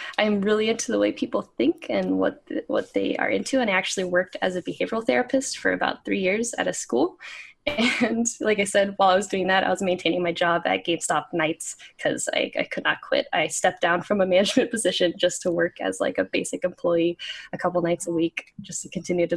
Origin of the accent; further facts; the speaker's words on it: Florida, United States; Well, I grew up in Florida, and there I didn't really have a lot of access to video games growing up.